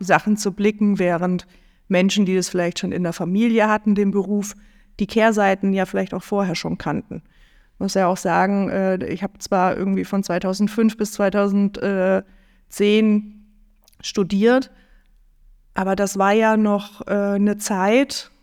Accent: Hesse, Germany; die Lust, die Welt abseits von Mittelhessen zu erkunden, wo ich aufgewachsen bin

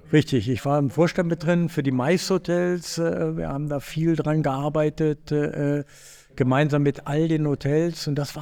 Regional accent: Cologne, North Rhine-Westphalia, Germany; Man, als Kölner sagt man zwar nicht Düsseldorf, aber naja

